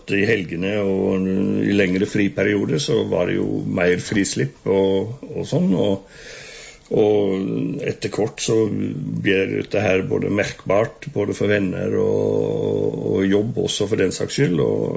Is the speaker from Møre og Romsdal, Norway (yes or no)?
no; Øvre Årdal, Vestland, Norway; jeg vokste jo opp inn i Øvre Årdal, i en måteholdsheim.